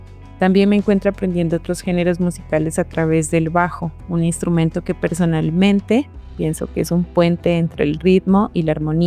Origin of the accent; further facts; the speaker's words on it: Nariño, Colombia; mi pueblo natal, que es Andoná, un pueblo muy cálido, ubicado al suroccidente de Nariño.